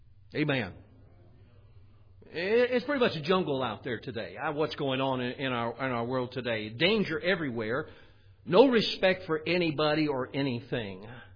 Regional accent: Chicago, Illinois, United States; I grew up in Chicago. There was Chinatown.

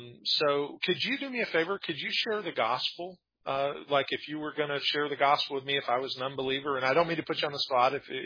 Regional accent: Callahan, Florida, United States; Well, I was born in Jacksonville, and I've never Callahan is right outside of Jacksonville, is where I grew up.

